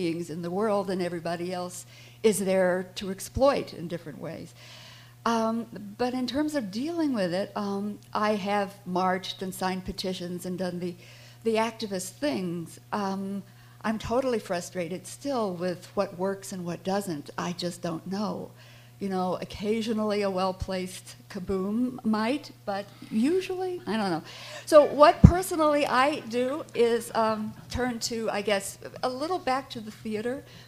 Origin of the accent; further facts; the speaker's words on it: Midwest, United States; I come from the Midwest.